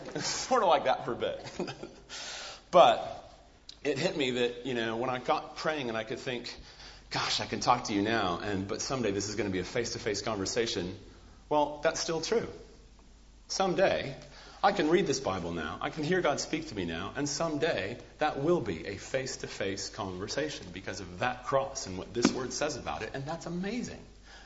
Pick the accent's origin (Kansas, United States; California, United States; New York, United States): California, United States; Yes, growing up in California, we had great trips to the beach, great trips to the slopes